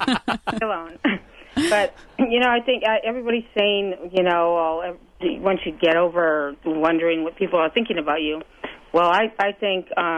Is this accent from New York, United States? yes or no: no; Michigan, United States; I mean, I couldn't wait to leave my hometown in the UP and just take off, and that's what I did.